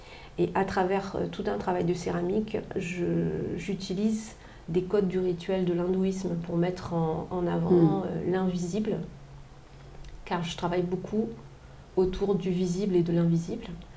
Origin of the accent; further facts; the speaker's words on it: Réunion, France; des choses qui pour moi ont du sens en tant que réunionnaise